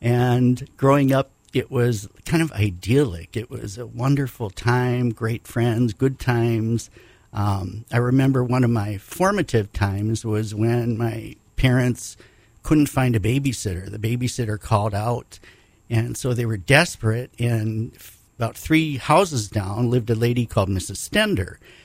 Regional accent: Bismarck, North Dakota, United States; I like your North Dakota. It sounds kind of like the accent. That's very good. Okay. I grew up on 4th Street, across the street from the state capitol and the governor's mansion.

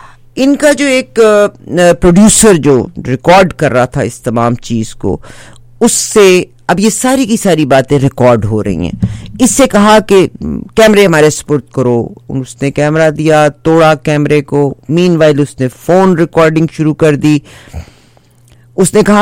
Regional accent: Pakistan; میں خود پاکستان سے تعلق رکھتی ہوں

